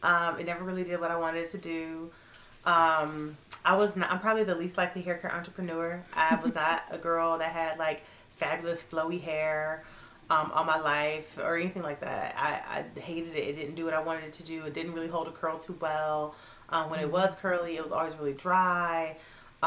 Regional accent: Cleveland, Ohio, United States; now in Michigan, United States; I'm from Cleveland, Ohio originally. I now live in Michigan.

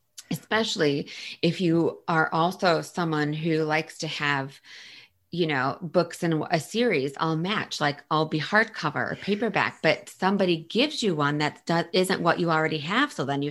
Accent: New York, United States; also born or lived in Chicago; I grew up in Western New York State. And then I lived in Chicago for 11 years.

